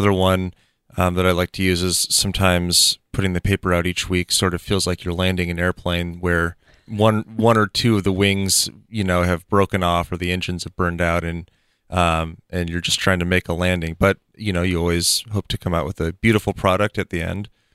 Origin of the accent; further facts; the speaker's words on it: Federal Way, Washington, United States; I grew up in Federal Way. I was born and raised there, and we had a home near the water, near Dumas Bay area.